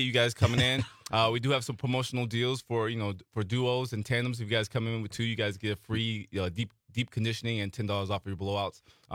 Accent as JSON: {"language": "English", "town": "Vacaville", "region": "California", "country": "United States", "tie": "born or raised there"}